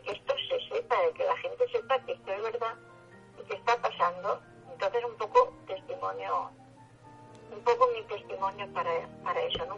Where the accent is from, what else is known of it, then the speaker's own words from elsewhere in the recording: Jumilla, Region of Murcia, Spain; yo nací aquí en Jumilla, en la provincia de Murcia